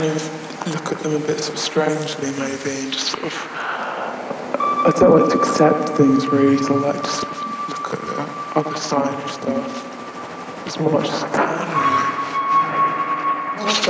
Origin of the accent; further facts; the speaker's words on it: Ilford, London, United Kingdom; I grew up in Ilford, sort of East London suburbs, and there was nothing to do, nothing to sort of really aspire to.